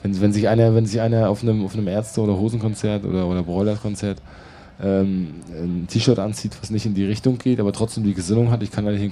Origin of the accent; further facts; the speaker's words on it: East Germany, Germany; ich komme ja aus dem Osten